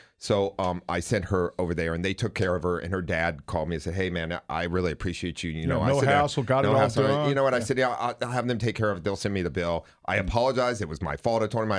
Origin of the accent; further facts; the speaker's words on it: Ohio, United States; I grew up in Ohio.